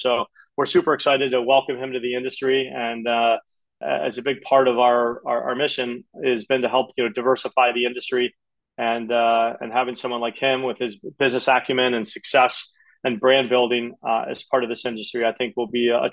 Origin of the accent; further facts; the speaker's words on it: Illinois, United States; I was born in the South Suburbs, and from a young age would hop on that train from the South Suburbs and come downtown and just walk around.